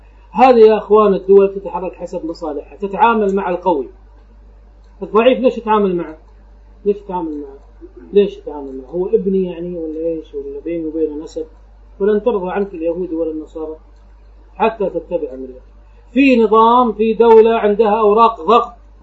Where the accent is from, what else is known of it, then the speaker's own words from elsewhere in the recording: Kuwait; حتى هم نقلوا الصراع الطبقي عندنا في الكويت